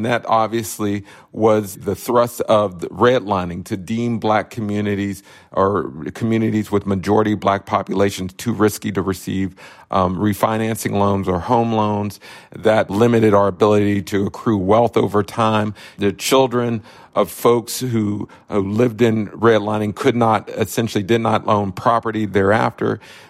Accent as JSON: {"language": "English", "town": "Pittsburgh", "region": "Pennsylvania", "country": "United States", "said": "I'm from Pittsburgh, where Google landed its headquarters there."}